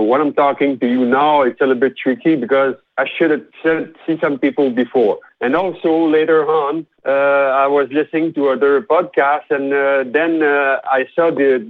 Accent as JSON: {"language": "English", "region": "Quebec", "country": "Canada", "tie": "born or raised there", "second_language": "English", "lives_now": "Vancouver, Canada", "said": "because I live in Vancouver now and this happened in Quebec. So when I went back in Quebec to my hometown"}